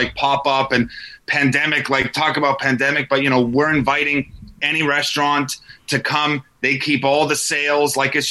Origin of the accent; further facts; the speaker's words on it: Toronto, Ontario, Canada; Like my brothers and I, we grew up in the West End. I was born at St. Joe's